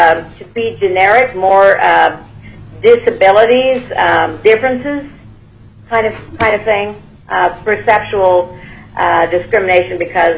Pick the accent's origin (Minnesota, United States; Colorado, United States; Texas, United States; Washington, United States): Colorado, United States; born there; moved away as an adult; now in Alaska, United States; I was born in Colorado to a lawyer family, and I subsequently married one who brought me to Alaska in 1968.